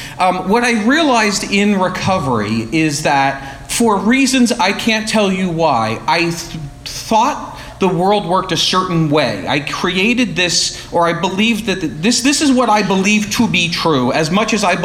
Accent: New York, United States; So I grew up in New York, oldest of three kids, two parents who are still together

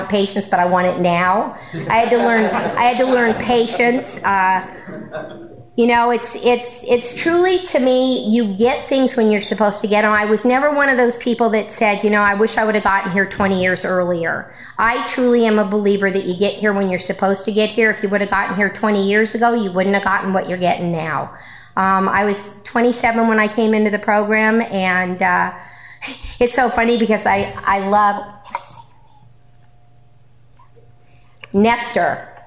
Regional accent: Los Angeles, California, United States; now in Santa Clarita, United States; I moved out to Santa Clarita, and it was like culture shock to me because I was from the West Side where you had a billion meetings a day everywhere.

